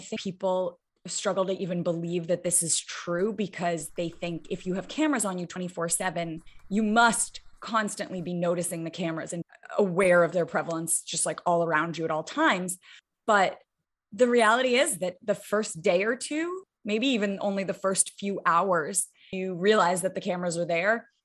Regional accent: Manhattan, New York, United States; also born or lived in Beijing, China / Hong Kong / Washington, D.C., United States / Syracuse, United States; I grew up in Manhattan, lived in Beijing and Hong Kong, Washington, D.C. for, you know, middle school through high school. And then was, you know, on a college campus in Syracuse, New York.

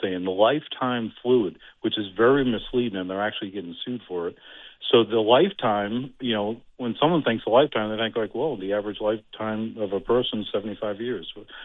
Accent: United States; born there; it pains me to say this because I was born in America, I love America

